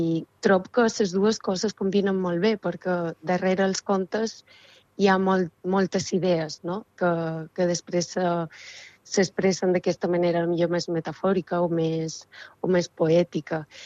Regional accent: Valladolid, Castile and León, Spain; Catalan is a second language; now in Mallorca, Spain; Vaig arribar, jo som de Valladolid, i vaig arribar aquí fa ja un parell d'anys, totalment per casualitat.

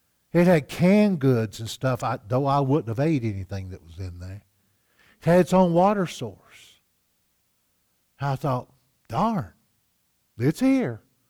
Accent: Southeast, United States; I grew up in the Southeast, poor as dirt.

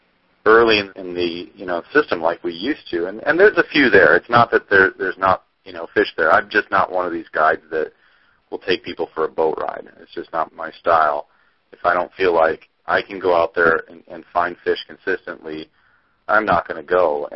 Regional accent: Wisconsin, United States; moved away; also born or lived in Michigan; Well, I grew up in Wisconsin, and I spent 6 years in the Great Lakes guiding. I spent a couple years in Wisconsin when I first started, and then I moved over to northwest Michigan

